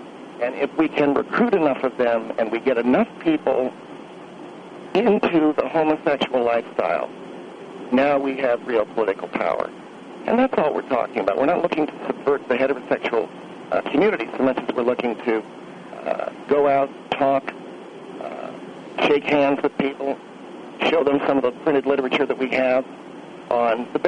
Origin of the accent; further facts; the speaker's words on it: Palo Alto, California, United States; I grew up, Phil, not too far from San Francisco. I grew up in Palo Alto